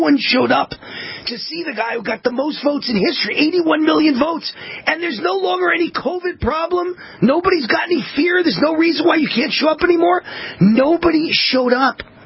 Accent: Mount Vernon, New York, United States; I'm from Mount Vernon, New York. Can you imagine if I was standing in Mount Vernon and I couldn't remember the name of Mount Vernon?

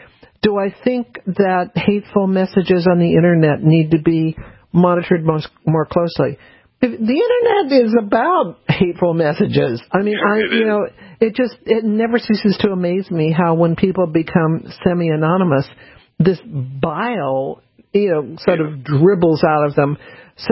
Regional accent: New Orleans, Louisiana, United States; born there; And you have to remember, I was born in New Orleans.

